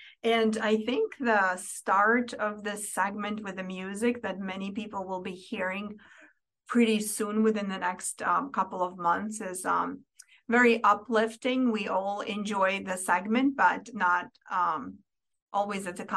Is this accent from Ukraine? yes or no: yes; Ukraine; moved away as an adult; now in United States; I am a first generation immigrant in the United States. I came from Ukraine, and I came as an adult learner.